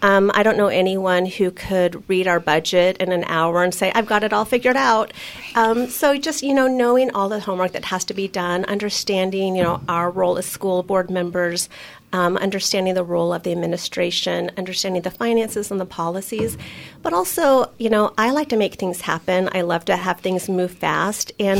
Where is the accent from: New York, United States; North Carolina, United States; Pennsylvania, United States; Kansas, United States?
Kansas, United States; Emporia; because I'm from Emporia, I get to brag about what we do.